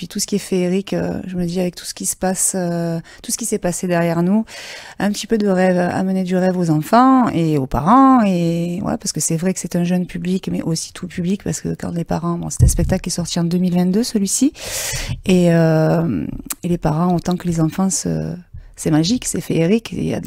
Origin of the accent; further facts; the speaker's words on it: Auriol, Provence-Alpes-Côte d'Azur, France; Alors non, moi je suis sur Saint-Zacharie, je suis située à Saint-Zacharie, même si je ne suis pas native d'Auriol, mais j'ai grandi à Auriol.